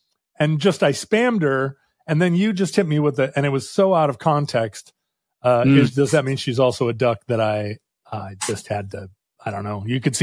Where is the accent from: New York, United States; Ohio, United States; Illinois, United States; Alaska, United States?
Alaska, United States; Growing up in Alaska, of course, blueberries are one of the main foods of bears.